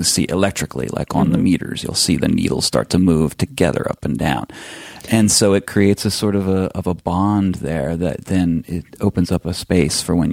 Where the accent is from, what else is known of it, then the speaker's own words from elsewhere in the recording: East Coast, United States; like I'm from the East, I'm an East Coast boy.